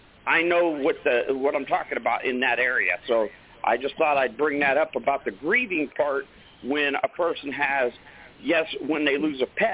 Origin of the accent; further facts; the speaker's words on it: Ashtabula, Ohio, United States; I'm from Ashtabula, Ohio